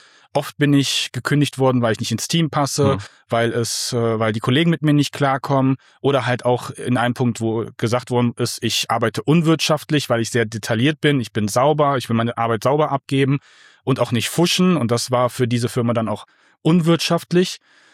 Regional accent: Düsseldorf, North Rhine-Westphalia, Germany; born there; now in Fulda, Germany; Genau, ich bin in Düsseldorf geboren. Im November 2020 bin ich mit meiner damaligen Ex-Frau, also noch damals Frau, hier hingezogen in den Vogelsbergkreis.

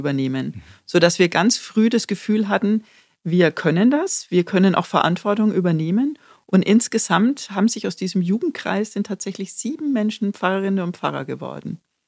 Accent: Bavaria, Germany; eigentlich komme ich tatsächlich aus Unterfranken, ganz provinziell aus einem Dorf südlich von Schweinfurt, aber bin natürlich im Laufe meines Lebens an ganz vielen verschiedenen Orten gewesen.

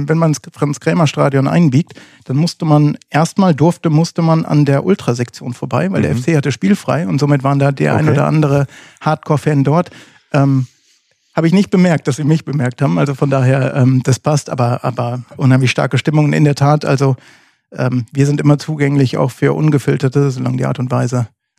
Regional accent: Rhineland, Germany; Ich bin tatsächlich im Rheinland aufgewachsen

